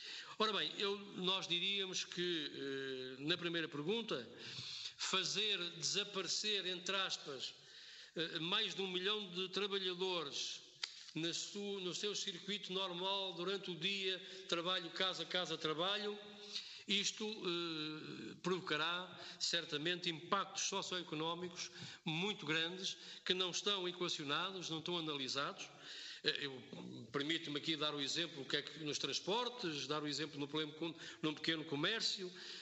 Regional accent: Minho, Portugal; Eu sou do Minho

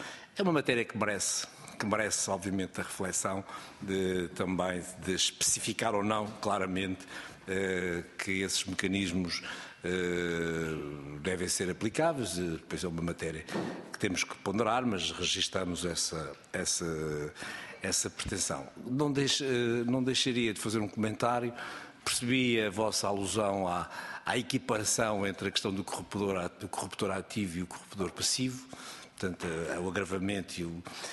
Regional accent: Lisbon, Portugal; Não sou de Coimbra, sou de Lisboa e não quero ter aqui nenhuma gafe sobre ele.

